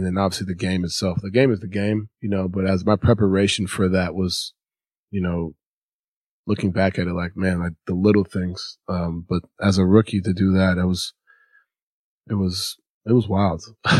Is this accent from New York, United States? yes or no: yes; New York, United States; And then Carmelo Anthony, who I'm obviously from New York, and he's Nick great.